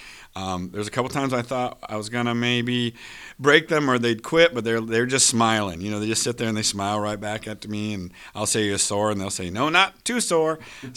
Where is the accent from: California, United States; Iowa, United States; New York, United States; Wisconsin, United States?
Iowa, United States; Dallas Center; Layla comes to us from Dallas Center Grimes, which is actually my hometown.